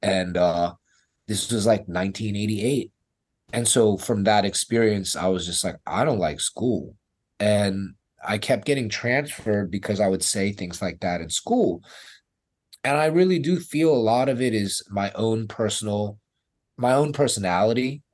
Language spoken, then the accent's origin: English; United States; born there; I was born in America, but my mom had only been in the country 3 to 4 years when I was born.